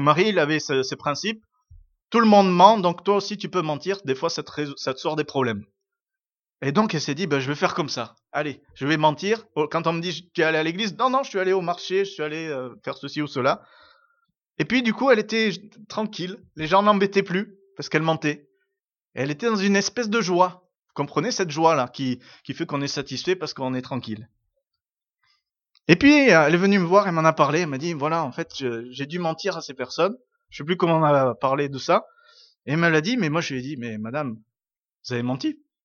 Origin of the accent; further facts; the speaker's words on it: Aix-en-Provence, Provence-Alpes-Côte d'Azur, France; Moi, je suis d'Aix-en-Provence, donc j'ai toujours soutenu Marseille